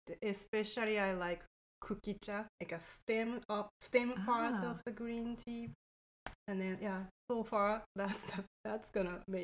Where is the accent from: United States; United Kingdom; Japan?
Japan; English is a second language; moved away; Sorry, I'm from Japan. English is second language.